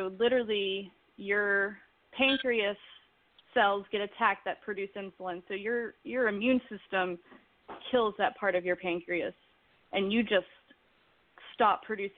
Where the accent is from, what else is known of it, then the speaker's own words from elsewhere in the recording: Tennessee, United States; Well, I'm from Tennessee, so I am on, my state is on that list.